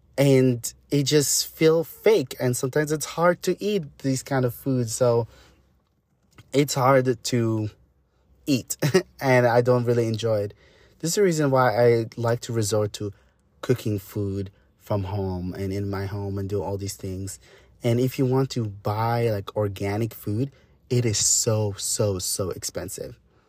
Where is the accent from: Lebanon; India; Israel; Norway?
Lebanon; now in United States; Growing up in Lebanon and also encountering so many cultures